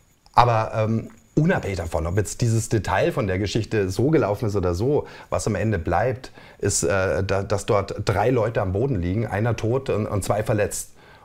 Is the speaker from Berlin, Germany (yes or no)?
no; Chemnitz, Saxony, Germany; Aber das habe ich als Chemnitzer nun mal so erlebt. Und wie einige andere Chemnitzer auch.